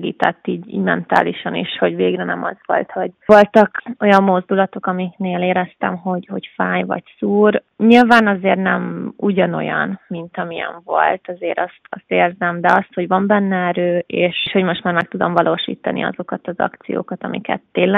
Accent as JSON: {"language": "Hungarian", "country": "Hungary"}